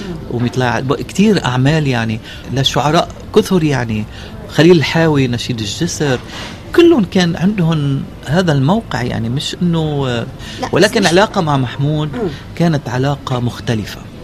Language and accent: Arabic; Amchit, Keserwan-Jbeil, Lebanon; وأنا رحت على ضيعتي على عمشيت، وتسكرت المعابر وبلشت الحرب